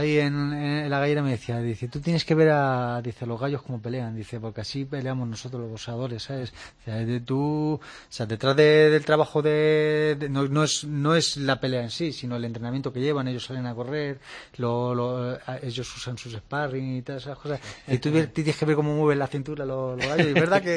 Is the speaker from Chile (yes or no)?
no; Spain; que yo soy español, tal, digo, vengo de España, digo, con la ilusión de conocerte